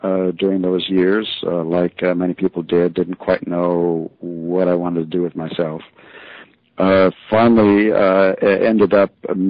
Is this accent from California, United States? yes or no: yes; Los Angeles, California, United States; I knew the people over at the West Los Angeles VA here in my hometown, and left filmmaking and began working as an outreach worker at the West Los Angeles VA.